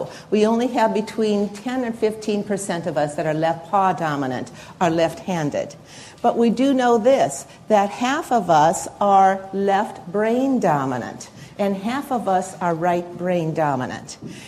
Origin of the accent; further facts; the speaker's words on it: Denver, Colorado, United States; And we're from Denver, Colorado, by the way, where it's like dry.